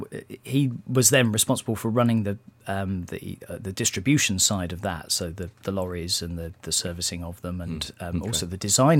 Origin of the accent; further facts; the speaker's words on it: Twyford, South East England, United Kingdom; And we grew up just outside Reading in a place called Twyford.